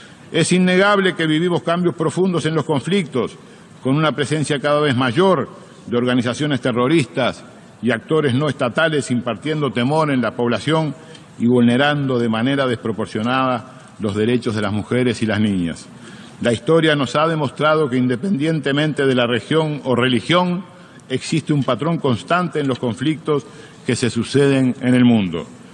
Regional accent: Uruguay; Expresamos nuestra satisfacción y orgullo como uruguayos, como latinoamericanos

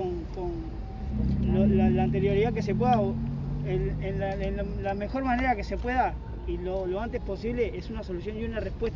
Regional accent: Montevideo, Uruguay; Somos del Cerro de Montevideo, de la zona oeste.

